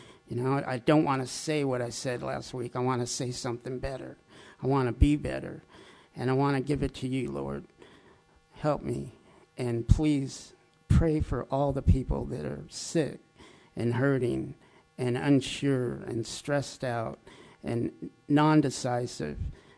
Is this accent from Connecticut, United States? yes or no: no; Los Angeles, California, United States; also born or lived in Peru / Pennsylvania; now in Asheville, United States; was born in Peru, and … But my parents that adopted me at half a year flew me back to Pennsylvania, and we grew up in Los Angeles. And then when I lived in Arizona when I was 38, I came out to Asheville.